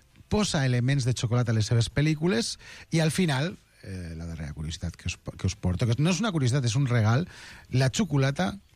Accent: Castelló de la Plana, Valencian Community, Spain; Com tothom sap, perquè he repetit fins a la sanitat, jo soc de Castelló de la Plana.

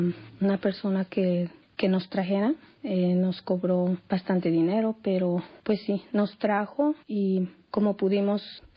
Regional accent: Guanajuato, Mexico; yo vengo del estado de Guanajuato, en México, y es bien triste venir uno de mojado.

